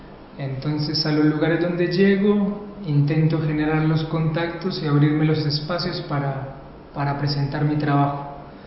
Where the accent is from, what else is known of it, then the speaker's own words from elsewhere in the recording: Colombia; moved away as an adult; now in Argentina; Viví 6 años en Buenos Aires, me vine de Colombia a Buenos Aires a estudiar en una escuela de teatro, de mimo en particular.